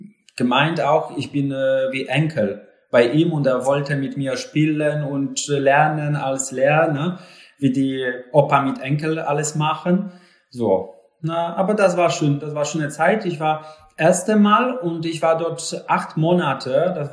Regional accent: Lower Silesian Voivodeship, Poland; German is a second language; now in Poznań, Poland; ich habe neben Hirschberg in Schlesien ausgewachsen. Dort auch bin geboren und vor 15, 16 Jahren bin nach Posen gezogen.

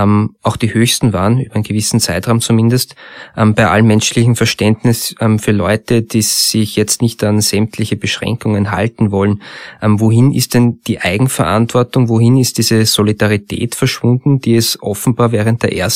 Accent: Austria; Sind wir Österreicher dumm, schlecht beraten oder einfach nur egoistisch?

